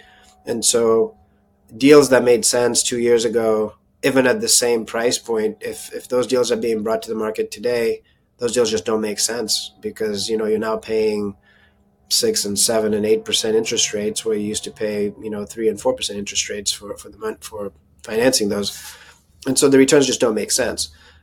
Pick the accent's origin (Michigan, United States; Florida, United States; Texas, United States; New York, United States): Michigan, United States; Ann Arbor; I'm from Ann Arbor, Michigan.